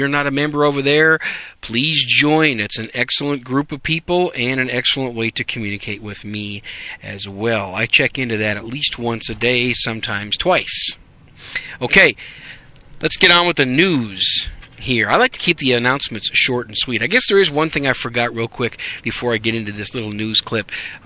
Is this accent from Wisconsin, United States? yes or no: yes; Green Bay, Wisconsin, United States; also born or lived in New York City; now in Dallas, United States; I'm just a Yankee with a gun. I was born in New York City, folks, raised in Green Bay, Wisconsin, and now I live in Dallas, Fort Worth since 93.